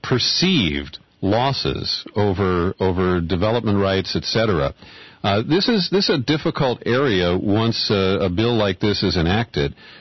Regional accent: California, United States; Now, I'm a Californian, but I have a soft spot for the Willamette Valley.

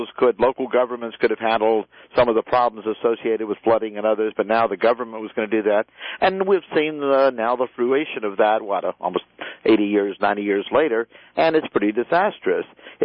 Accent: Louisiana, United States; also born or lived in Mobile, Alabama; I mean, I was born in Mobile, but I was raised in Louisiana from 8 years all the way through college. Pearl River, Slidell, New Orleans, all places totally devastated by this event.

